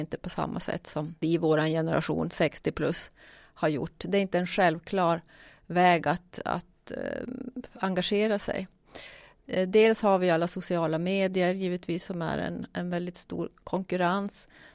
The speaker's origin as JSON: {"language": "Swedish", "town": "Luleå", "region": "Norrbotten County", "country": "Sweden", "said": "jag är från början, eller jag är från Luleå. Och jag har varit aktiv i Luleå i många olika typer av föreningar."}